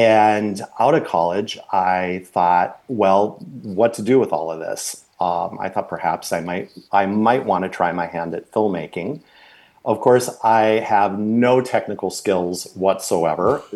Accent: Fargo, North Dakota, United States; native of Fargo, North Dakota.

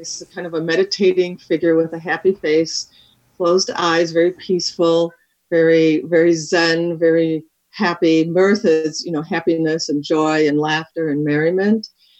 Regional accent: Benton Harbor, Michigan, United States; also born or lived in Evanston; So I grew up mostly in Benton Harbor, Michigan, and we moved to Evanston. I went to high school there and then college down in Champaign, Illinois.

